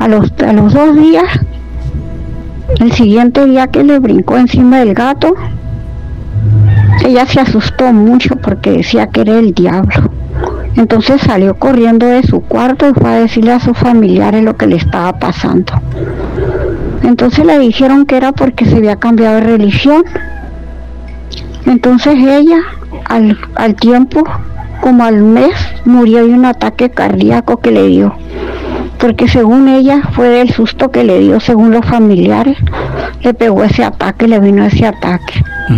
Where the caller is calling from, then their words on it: Baja California, Mexico; de la Baja California.